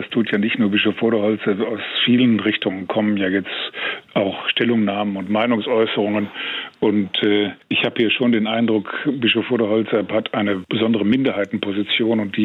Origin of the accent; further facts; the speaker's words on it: Münster, North Rhine-Westphalia, Germany; in meiner Heimatstadt Münster hier, wunderbar.